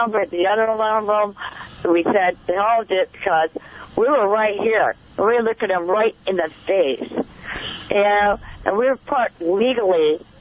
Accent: United States; I'm American. I was born in America.

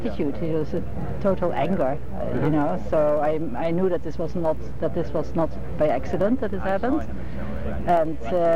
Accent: Netherlands; English is a second language; moved away; also born or lived in Chile; The reason why I'm from Holland, that I'm at the university here, and I'm deeply upset about what is happening in this country.

